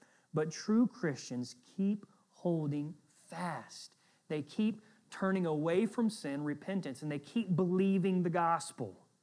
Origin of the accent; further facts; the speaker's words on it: Southern United States, United States; accent: Southern; You know, I grew up in the South. I'm slowly shedding my Southern accent a little bit, I think.